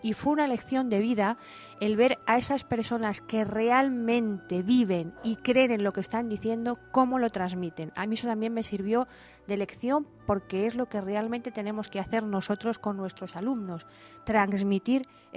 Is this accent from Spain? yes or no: yes; Spain; como buenos españoles no nos acostábamos pronto